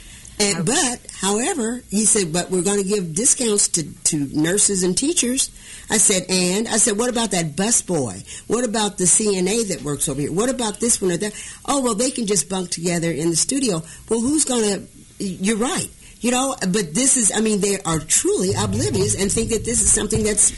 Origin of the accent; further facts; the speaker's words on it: New York City, New York, United States; I'm from New York City. I've never wanted to own a house.